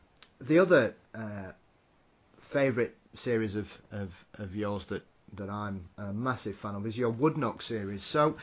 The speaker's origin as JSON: {"language": "English", "country": "United Kingdom", "said": "being a Brit"}